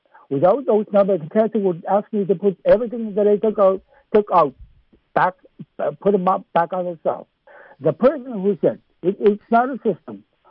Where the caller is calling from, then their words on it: Alaska, United States; I'm calling from East Alaska.